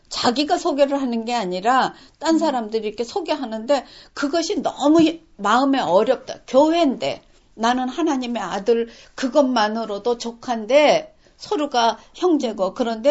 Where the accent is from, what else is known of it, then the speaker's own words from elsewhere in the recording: South Korea; now in United States; 우린 지금도 미국 사람이라고 자기를 얘기를 하지 않고 한국 사람이라고 얘기를 해요.